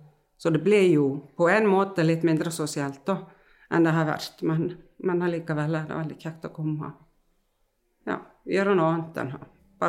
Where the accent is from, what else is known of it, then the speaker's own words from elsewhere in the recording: Iceland; Norwegian is a second language; now in Algerøy, Norway; Jeg kommer fra Island, har bodd her på Algerøy i 8 år.